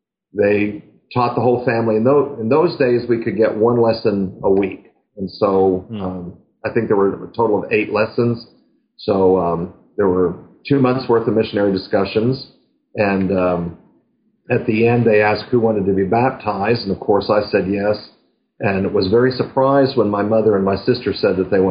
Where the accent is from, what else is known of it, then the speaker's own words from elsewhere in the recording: Gettysburg, Pennsylvania, United States; born there; now in Huntsville, United States; Well, no, I'm not a native Texan. I was actually born in Gettysburg, Pennsylvania. My mom and dad are both from Pennsylvania. And it's a long story, but suffice to say, I moved down to Texas in 1982